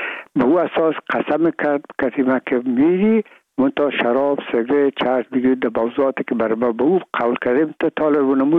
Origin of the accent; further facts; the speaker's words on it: Afghanistan; میگم ما افغان هستیم،